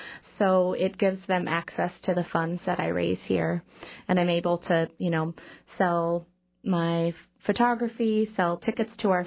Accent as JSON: {"language": "English", "town": "Juneau", "region": "Alaska", "country": "United States", "tie": "born or raised there", "said": "I love Juneau, it's my hometown."}